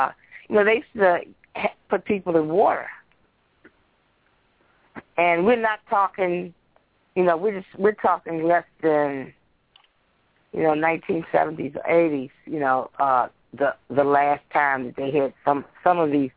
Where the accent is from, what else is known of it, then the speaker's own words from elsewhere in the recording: Virginia, United States; moved away; In Virginia, my home state where I was born and moved out of, had a law passed.